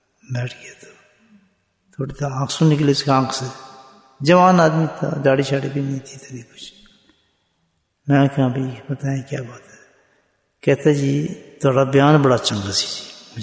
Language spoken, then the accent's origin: Urdu; Pakistan; میں ابھی بھی پاکستان سے آیا ہوں تو میں پاکستانی ہوں.